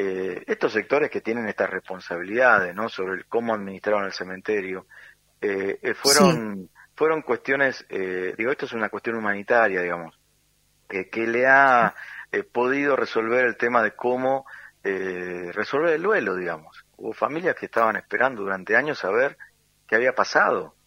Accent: La Plata, Buenos Aires Province, Argentina; imagínate, somos de La Plata.

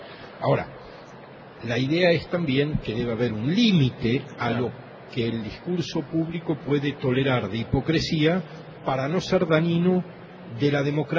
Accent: Argentina; nosotros como argentinos

